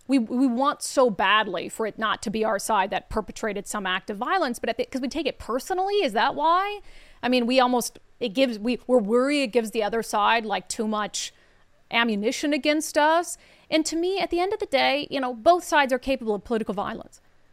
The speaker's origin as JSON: {"language": "English", "region": "Minnesota", "country": "United States", "tie": "born or raised there", "said": "especially, you know, my home state of Minnesota, such wonderful people."}